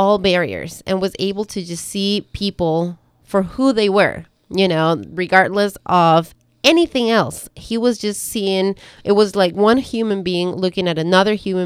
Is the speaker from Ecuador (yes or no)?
yes; Ecuador; English is a second language; moved away as an adult; now in United States; am not from here altogether. I came into this country back in 2001. I'm originally from Ecuador. If you guys had not figured out by my accent that I am not, that I am not from here, surprise, surprise.